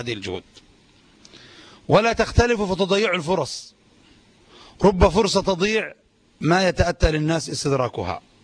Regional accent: Yemen; أضرب مثالا بما يجري عندنا في اليمن

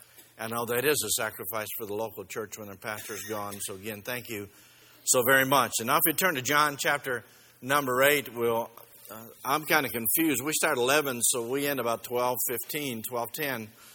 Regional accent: Ohio, United States; I'm from Ohio. And I married a Texan.

